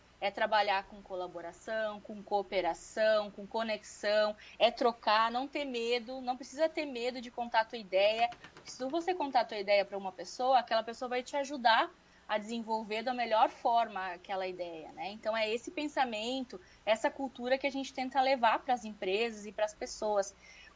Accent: Brazil; Nós, como brasileiros, devido aos inúmeros desafios, nós somos muito inovadores.

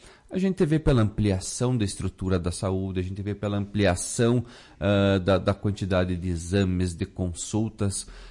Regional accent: Brazil; Que a gente, como bom brasileiro, muitas vezes a gente deixa tudo para a última hora, né?

